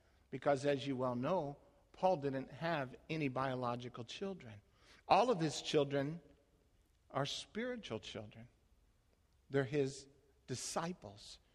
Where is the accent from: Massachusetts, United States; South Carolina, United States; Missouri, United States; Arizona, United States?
Arizona, United States; Phoenix; also born or lived in Dallas; Now, I grew up in Phoenix, Arizona, lived in Dallas, Texas, 20 years.